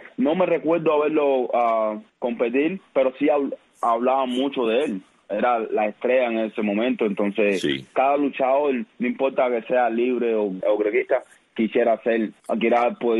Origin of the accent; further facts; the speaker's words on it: Matanzas, Cuba; yo nací en Matanzas, en la misma ciudad de Matanzas, en el municipio de Matanzas, así que soy matancero legítimo.